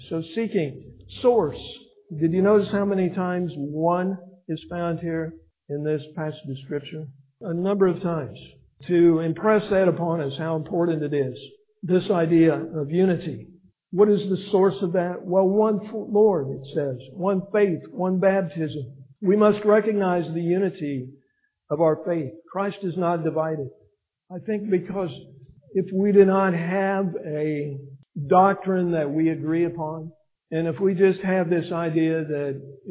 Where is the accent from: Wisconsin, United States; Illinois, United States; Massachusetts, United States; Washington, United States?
Illinois, United States; But I grew up back in Illinois, and we were an agricultural area.